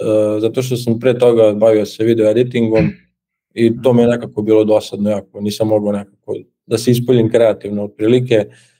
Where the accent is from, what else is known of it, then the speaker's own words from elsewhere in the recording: Novi Sad, Vojvodina, Serbia; Pa, dolazim iz Novog Sada, imam 21 godinu